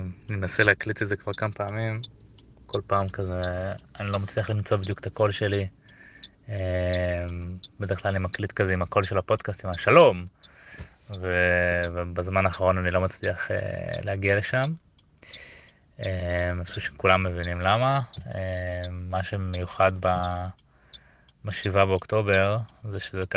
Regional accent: Ra'anana, Central District, Israel; also born or lived in Kfar Aza; אז אני מקיבוץ כפר עזה במקור. נולדתי בכפר עזה, עזבנו כשהייתי נורא נורא קטן, הייתי בן 4 בערך

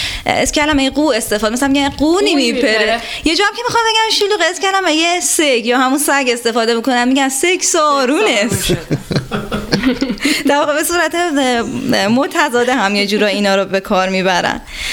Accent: Isfahan, Iran; accent: Pahlavi; یعنی حالا اینکه ما لهجهمون در واقع لهجه پهلویه،

